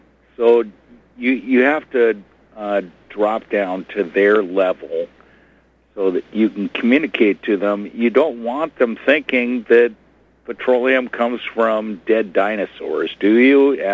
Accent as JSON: {"language": "English", "region": "Kentucky", "country": "United States", "tie": "born or raised there", "said": "well, actually this resembles what I grew up in Kentucky as coal."}